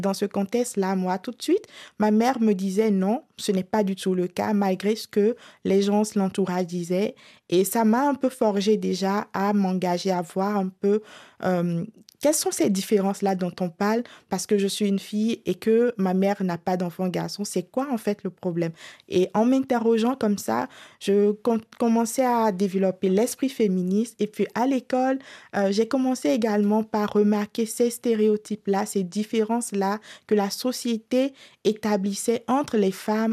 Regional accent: Benin; Effectivement, je viens du Bénin.

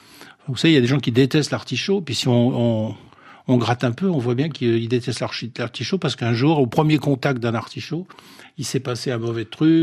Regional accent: Nouvelle-Aquitaine, France; Oui, j'ai été élevé dans le Marais Poitevin, qui est une énorme mangrove tempérée, un marais d'estuaire, mais très vaste territoire.

